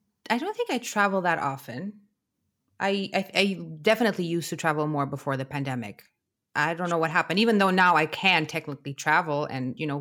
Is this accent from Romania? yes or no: yes; Transylvania, Romania; moved away as an adult; also born or lived in Berlin; now in Germany; I'm actually from Romania originally. Okay. I grew up in northern Transylvania. I came to Germany 2015, was it? Okay, yeah, quite some time ago. I originally came to Berlin. So I studied in Berlin, started my career in Berlin, and only recently moved here a couple of months ago.